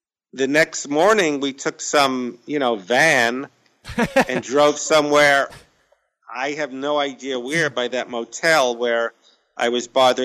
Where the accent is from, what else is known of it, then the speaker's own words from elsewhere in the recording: Brooklyn, New York, United States; Yeah, well, I'm from Brooklyn, New York, so I used to take the train until it took 2 years.